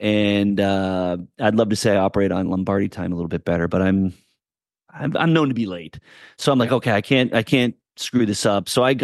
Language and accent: English; Nashua, New Hampshire, United States; also born or lived in Boston; I was born in Boston and grew up in the southernmost part of New Hampshire in a town called Nashua.